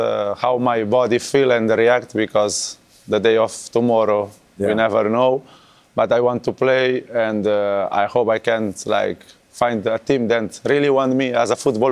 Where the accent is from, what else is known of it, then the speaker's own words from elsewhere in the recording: Cape Verde; before we used to say we are from Cabo Verde or Cape Verde